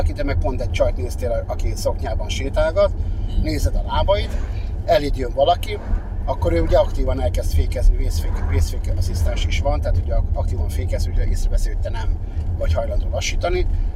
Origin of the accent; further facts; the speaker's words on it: Budapest, Hungary; ugye én Békásmegyeren nőttem fel